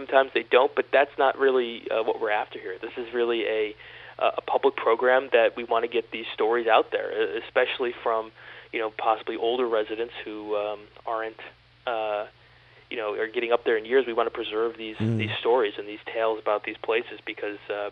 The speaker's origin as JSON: {"language": "English", "town": "Rochester", "region": "New York", "country": "United States", "tie": "born or raised there", "lives_now": "Syracuse, United States", "said": "You know, I live in Syracuse, I grew up in Rochester, but I'm not as familiar with Buffalo, for instance."}